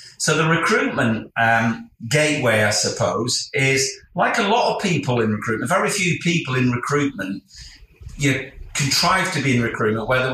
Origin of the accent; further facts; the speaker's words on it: Bradford, Yorkshire and the Humber, United Kingdom; So I was brought up in In inner city Bradford, born in 1963, brought up by a single mum.